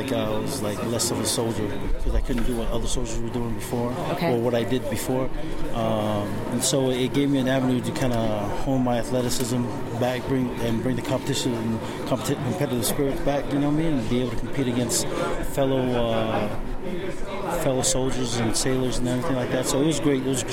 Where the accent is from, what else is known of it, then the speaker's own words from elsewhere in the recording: American Samoa; I'm originally from an island, American Samoa.